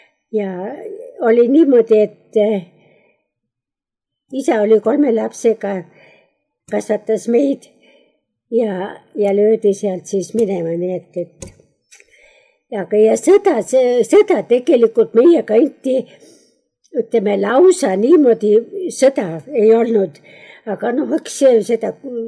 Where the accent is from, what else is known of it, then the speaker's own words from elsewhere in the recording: Vetuga, Järva County, Estonia; Minu sünnikoht on, kuda ma nüüd ütlen praegu, need Osnaeliku vald ja Vetuga küla. See on seal Viisu lähedal või Viisu juures. Seal elasime, seal olen mina sündinud.